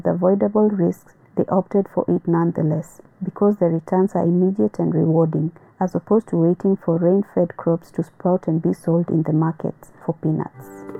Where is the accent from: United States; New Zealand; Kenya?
Kenya; Warirota; I grew up in Warirota and went to school with many of these guys, so we interact